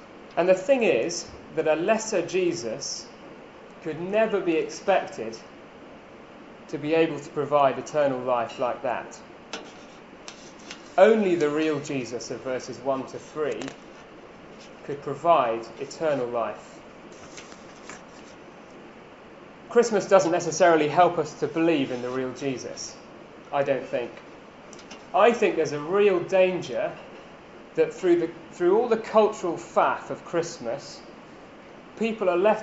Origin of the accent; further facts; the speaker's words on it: England, United Kingdom; No guesses, obviously, because we're English.